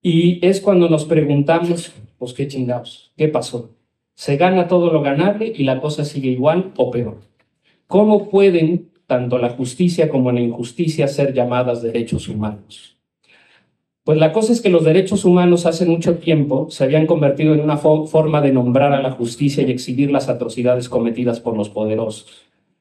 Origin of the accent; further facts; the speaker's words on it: San Miguel Tzinacapan, Puebla, Mexico; así como lo diríamos allí, de donde somos, de San Miguel Sinacapan, creemos que podemos decirlo mejor.